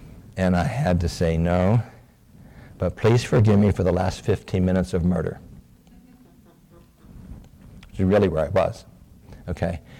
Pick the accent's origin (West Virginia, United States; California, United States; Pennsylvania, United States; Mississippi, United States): Pennsylvania, United States; Pittsburgh; I grew up in Pittsburgh area, so I know what a blast furnace is.